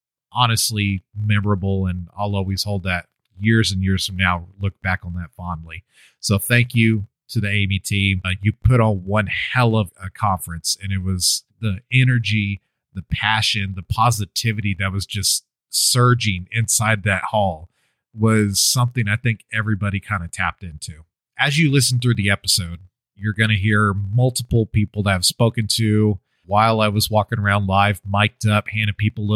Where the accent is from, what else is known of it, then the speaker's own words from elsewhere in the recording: San Antonio, Texas, United States; going back to my hometown where I grew up, San Antonio, Texas, was really special for me.